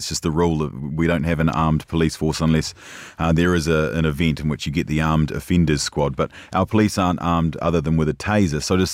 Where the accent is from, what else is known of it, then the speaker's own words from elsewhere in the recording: Tauranga, Bay of Plenty, New Zealand; my hometown of Tauranga, which is in the Bay of Plenty in New Zealand